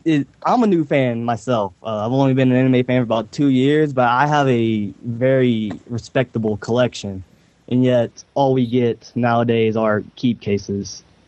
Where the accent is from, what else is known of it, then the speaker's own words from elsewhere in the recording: Mount Crawford, Virginia, United States; Mount Crawford, Virginia.